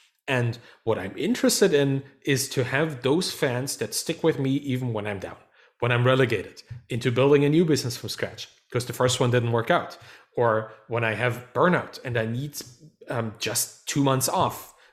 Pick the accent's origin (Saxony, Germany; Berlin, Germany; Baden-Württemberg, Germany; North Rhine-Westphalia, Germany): Saxony, Germany; Dresden; English is a second language; like my hometown of Dresden did in the soccer team back in the 90s